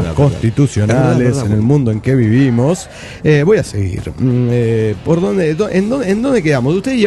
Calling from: Montreal, Quebec, Canada; de Montreal, Canadá.

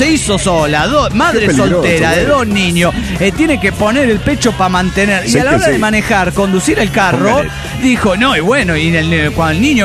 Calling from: Guadalajara, Jalisco, Mexico; de Guadalajara.

